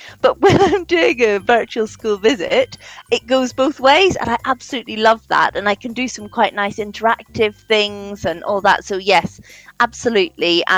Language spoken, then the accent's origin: English; Northern Ireland, United Kingdom; When I was just a little girl growing up in Northern Ireland